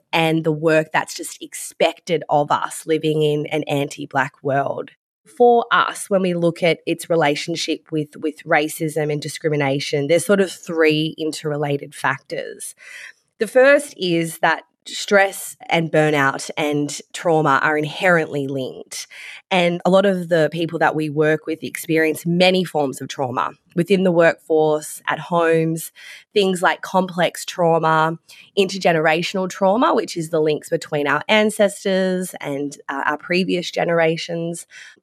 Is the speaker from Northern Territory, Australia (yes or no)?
no; Victoria, Australia; I'm a very proud Barbara woman. I hail from Innisfail, Herberton, Atherton, but I'm born and raised here on Kulin Country.